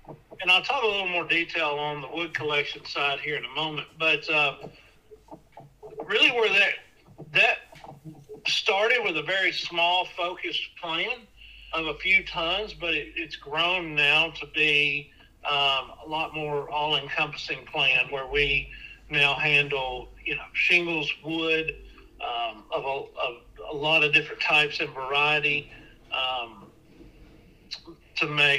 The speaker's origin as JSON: {"language": "English", "town": "Mount Juliet", "region": "Tennessee", "country": "United States", "tie": "born or raised there", "said": "So I grew up in Mount Juliet, Tennessee. My mom was in construction, did custom residential homes."}